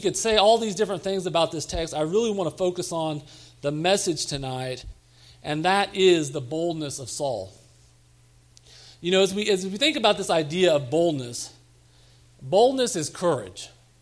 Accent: Missouri, United States; I've been on the East and West Coast, and I say, I'm from Missouri, and people just seriously look at you like, is that in the United States?

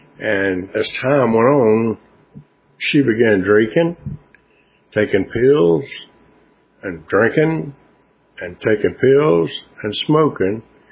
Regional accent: Jacksonville, Florida, United States; also born or lived in Macon; I grew up in Jacksonville, Florida.

